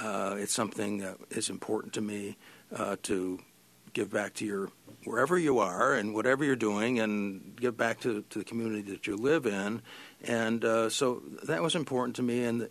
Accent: Dolgeville, New York, United States; also born or lived in Little Falls; I was born in Little Falls, New York, and spent the early part of my life until I was a junior in high school in Dowdsville, New York. It was population somewhere swinging between 3,000 and 3,500.

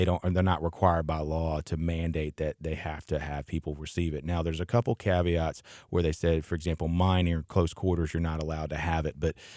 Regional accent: Florida, United States; I'm from Florida.

